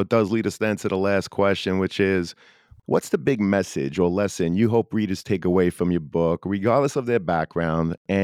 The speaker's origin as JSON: {"language": "English", "town": "Brooklyn", "region": "New York", "country": "United States", "tie": "born or raised there", "lives_now": "Long Island, United States", "said": "So I grew up in the Bensonhurst area of Brooklyn, and my wife and I now live on Long Island."}